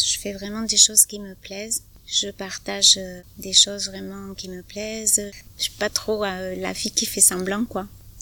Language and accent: French; Saint-Girons, Occitanie, France; born there; also born or lived in Paris region; je suis née à Saint-Girons, j'habite à Saint-Girons depuis longtemps, mais bon, j'ai pas toujours été ici.